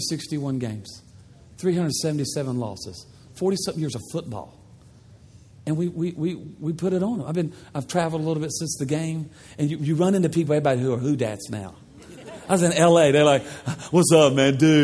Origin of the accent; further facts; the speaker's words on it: the South, United States; Lord, I'm from the South. God is a Southerner.